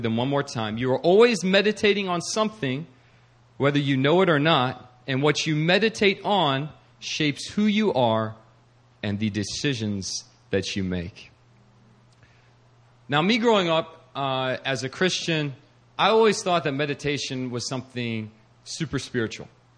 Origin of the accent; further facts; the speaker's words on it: Virginia, United States; His name is Hong, and we grew up together in Northern Virginia.